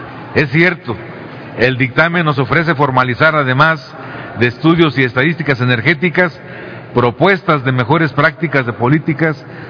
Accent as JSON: {"language": "Spanish", "country": "Mexico", "said": "como mexicano, como gente de izquierda y a nombre del PRD, nos oponemos."}